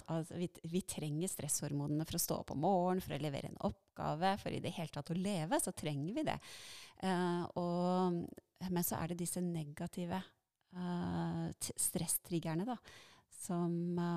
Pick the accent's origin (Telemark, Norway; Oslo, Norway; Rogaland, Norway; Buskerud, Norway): Buskerud, Norway; Eiker; Jeg kom jo opprinnelig fra Eiker.